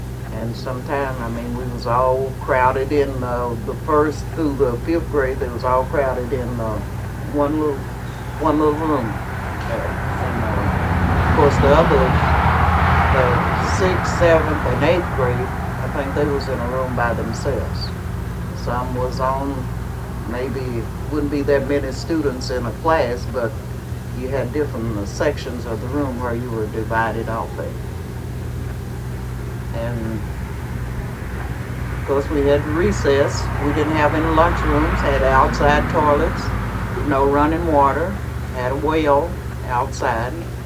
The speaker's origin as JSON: {"language": "English", "town": "Columbia", "region": "Kentucky", "country": "United States", "tie": "born there", "said": "I was born in Adair County, Kentucky, Columbia."}